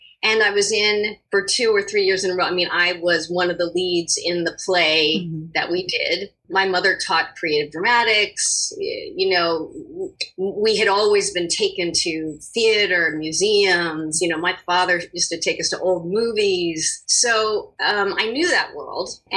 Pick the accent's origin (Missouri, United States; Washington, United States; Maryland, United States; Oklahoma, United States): Maryland, United States; Baltimore; I grew up in Roland Park, and yeah, I went to school right there. Mm-hmm. I went to Calvert School, I went to Roland Park Country School, lived in Roland Park.